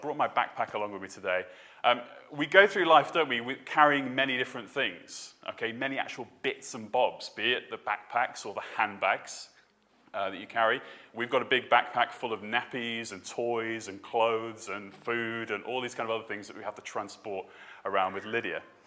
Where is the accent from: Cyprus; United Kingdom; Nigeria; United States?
United Kingdom; St Helens, North West England; accent: Scouse; I am the son of … back up in St. Helens in Merseyside, so I'm a Scouser by origin.